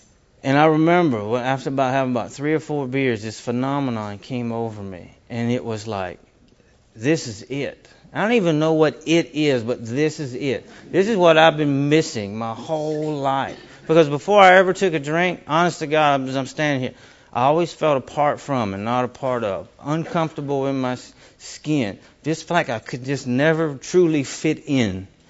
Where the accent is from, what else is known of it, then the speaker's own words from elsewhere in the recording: Memphis, Tennessee, United States; born there; Well, I was born in Memphis, Tennessee, like I said, in 1972.